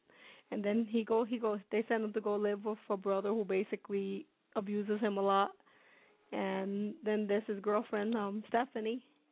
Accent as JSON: {"language": "English", "town": "New York City", "region": "New York", "country": "United States", "tie": "born or raised there", "said": "Well, yeah, I grew up in East New York, so a lot of, I mean, some of the book began in the area that was like East New York, like the neighborhood I grew up in."}